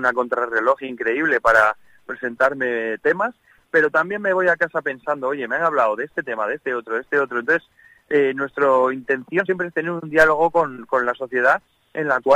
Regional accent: Cantabria, Spain; yo soy de Cantabria y me encantaría llevar este proyecto a Cantabria

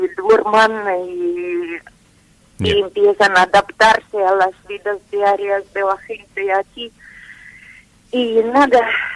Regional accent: Kherson, Kherson Oblast, Ukraine; Spanish is a second language; now in Spain; Pues soy de Gerson y llevo 24 años más o menos aquí en la comarca.

